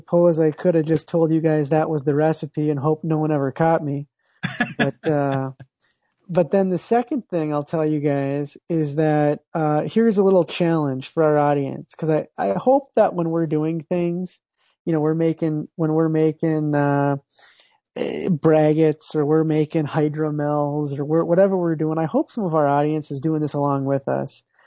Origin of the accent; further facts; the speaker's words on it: Saint Paul, Minnesota, United States; now in Minneapolis, United States; I'm from St. Paul. I lived in St. Paul just till a couple of years ago, when I moved 6 miles away to Minneapolis.